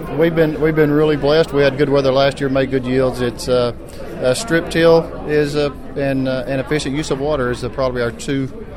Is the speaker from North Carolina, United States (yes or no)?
no; Texas, United States; I'm from Gaines County. It's in West Texas. I was born and raised on the farm there south of Seminole, and still there today.